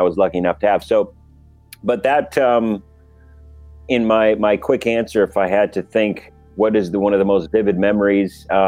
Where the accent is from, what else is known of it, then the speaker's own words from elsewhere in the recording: Wisconsin, United States; downtown Milwaukee, where we're both from Wisconsin.